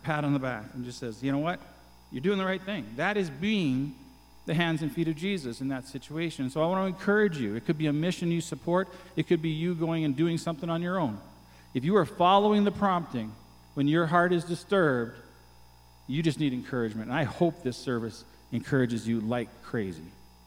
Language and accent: English; Calgary, Alberta, Canada; I am from Northwest Calgary, which is pretty cool. I got to sleep in my own bed last night.